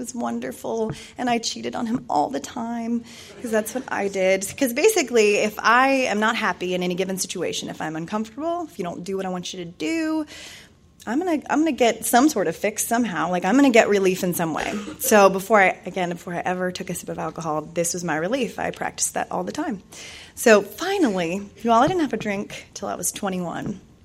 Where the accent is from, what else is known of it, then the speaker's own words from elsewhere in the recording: Cincinnati, Ohio, United States; moved away; So anyway, I decided I needed to change, that if I left Ohio, which I'm from Cincinnati, woo-woo Ohio, the one Ohio person, if I left there, it would be okay.